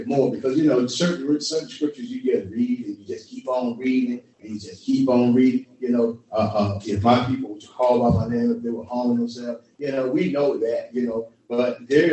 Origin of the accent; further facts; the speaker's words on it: Boston, Massachusetts, United States; Because I came from Beantown, man, and my life was like rolled up in the project. We was in the hood, and we did all the hood stuff.